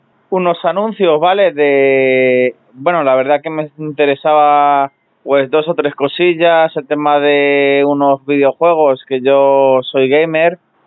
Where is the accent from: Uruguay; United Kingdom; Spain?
Spain; Navarre; Pues yo soy de Navarra.